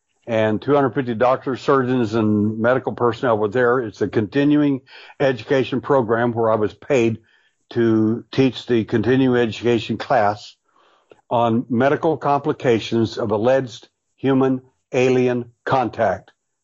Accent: Texas, United States; born there; I was born at night, but it wasn't last night, and I was born in Texas.

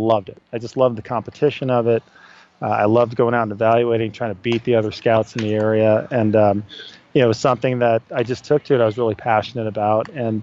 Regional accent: San Diego, California, United States; And I was really fortunate, living in San Diego, growing up in San Diego

